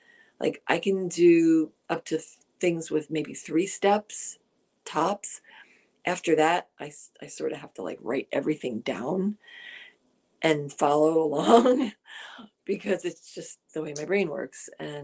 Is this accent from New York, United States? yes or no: no; New Jersey, United States; now in California, United States; … is from Jersey. I am from Jersey. … is from Jersey.